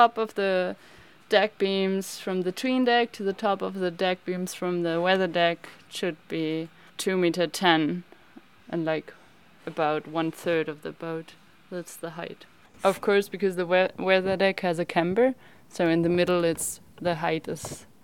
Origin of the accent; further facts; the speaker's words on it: Germany; English is a second language; I'm a wooden boat builder. I'm from Germany. I did an apprenticeship in Germany, which lasts 3.5 years.